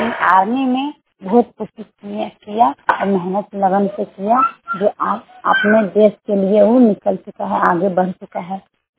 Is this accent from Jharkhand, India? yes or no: yes; Koderma, Jharkhand, India; ग्राम post सोनामर causal Koderma के रहने वाली हूँ।